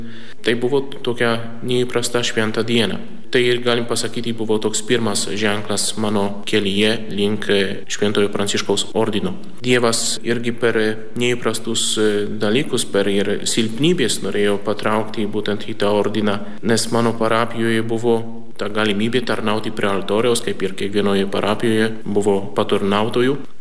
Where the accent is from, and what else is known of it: Poland; Lithuanian is a second language; now in Klaipėda, Lithuania